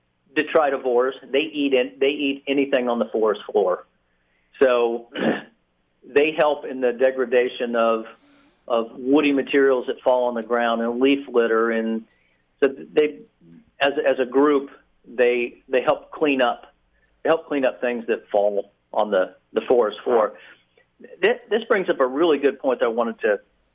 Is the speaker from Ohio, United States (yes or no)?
no; Florida, United States; I grew up in South Florida, and we used to see it come to the porch light at nighttime.